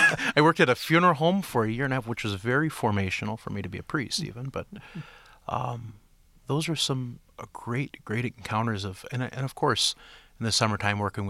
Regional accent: Romulus, Michigan, United States; Yes, we grew up in Romulus on Eureka Road, just near the airport.

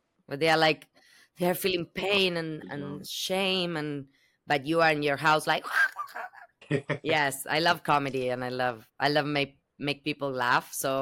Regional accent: Argentina; I was talking to someone else outside of set, like, yeah, I'm from Argentina, la la la la la.

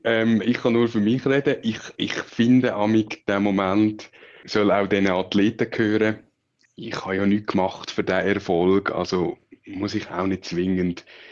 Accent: Switzerland; Und ich meine, bei uns in der Schweiz wird auch überall Ski gefahren.

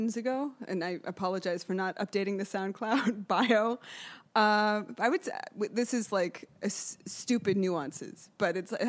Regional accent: New York City, New York, United States; So I grew up here in New York City, and I started DJing around when I was like 17, turning 18.

